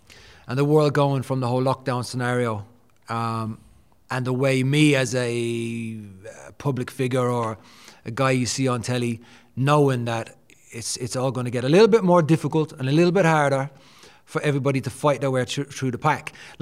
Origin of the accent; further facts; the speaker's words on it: Dublin, Leinster, Ireland; Born and raised in Dublin. I was born in 1976.